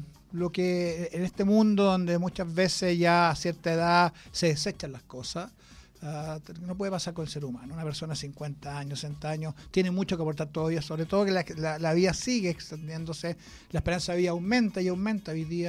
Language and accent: Spanish; Santiago, Santiago Metropolitan Region, Chile; now in Machalí, Chile; Llevo avecindado en Rancagua, soy de Santiago, nacido y criado en Santiago, pero llevo viviendo más de 20 años ya en la región.